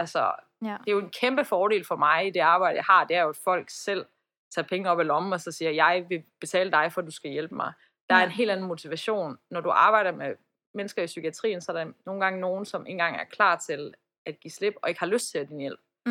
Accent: Iran; Danish is a second language; now in Denmark; fordi jeg kommer fra Iran, og der er en helt anden kultur omkring

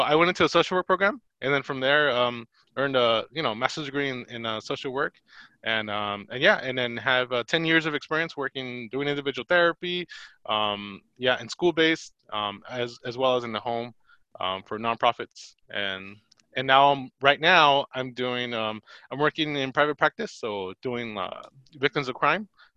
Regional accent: Watts, California, United States; Well, I'm a Latino, Spanish speaking. My parents are from Mexico. They were born and raised in Zacatecas. They came here with a visa and then they stayed. They didn't go back.

